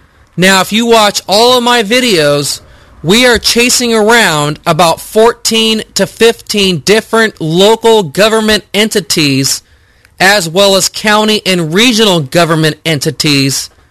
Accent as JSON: {"language": "English", "town": "Pasadena", "region": "California", "country": "United States", "tie": "born or raised there", "said": "the population of my hometown, Pasadena."}